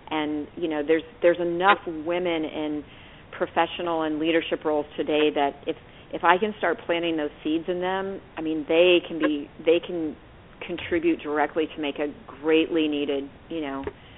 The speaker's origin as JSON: {"language": "English", "town": "St. Louis", "region": "Missouri", "country": "United States", "tie": "born or raised there", "said": "I grew up in St. Louis, Missouri, where Monsanto is based"}